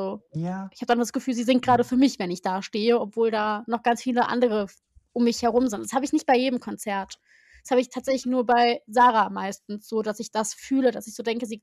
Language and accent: German; Offenbach, Hesse, Germany; Ich komme ja eigentlich aus Offenbach